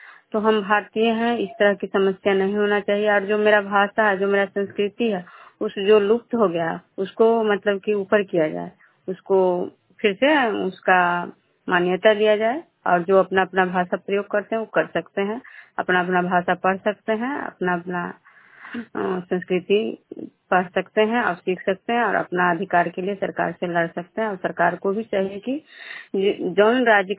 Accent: Bihar, India; मैं सिंहपुर ग्राम से नालंदा जिला नगर निगम प्रखंड के निवासी हूँ

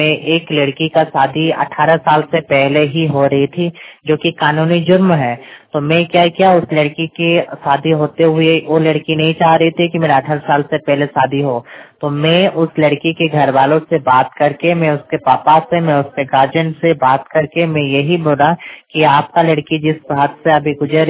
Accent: Jharkhand, India; मैं मुरकुम गांव से बिलोंग करता हूँ, गमरिया ब्लॉक है।

